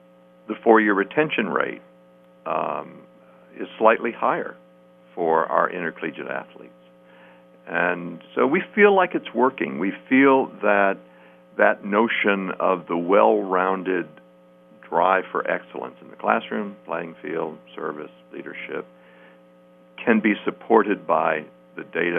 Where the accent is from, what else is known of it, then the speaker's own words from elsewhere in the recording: New England, United States; Where I grew up in New England, a school like us with high academic standards would most likely be playing Division III sports